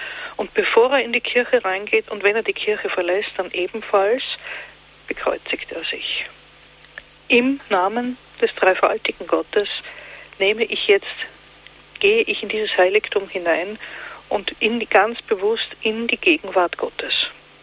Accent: Eastern Austria, Austria; wie man bei uns in Ostösterreich sagt

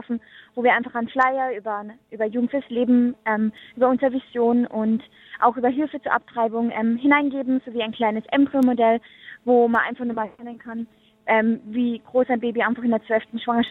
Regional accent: Carinthia, Austria; born there; now in Vienna, Austria; Ich bin 23 Jahre alt, habe Pädagogik studiert, bin gebürtige Kärntnerin, das heißt aus dem Süden von Österreich, und wohne seit kurzer Zeit in Wien.

